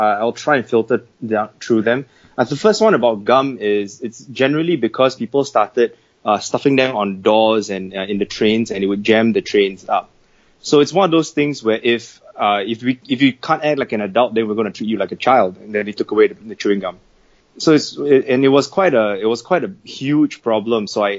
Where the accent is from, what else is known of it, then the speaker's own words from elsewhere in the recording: Singapore; So Singapore is a sunny island very near the equator, just below Malaysia. It's in Southeast Asia, and we are a majority English-speaking country, which is why I have a very, very odd